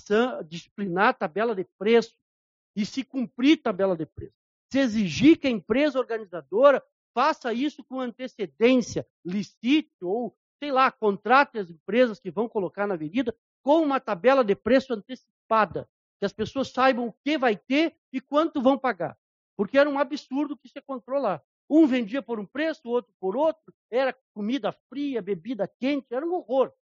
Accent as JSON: {"language": "Portuguese", "town": "Uruguaiana", "region": "Rio Grande do Sul", "country": "Brazil", "tie": "born or raised there", "said": "Um dos motivos pelo que me fez voltar à Uruguaiana, a minha terra natal, foi exatamente a minha paixão pelo carnaval"}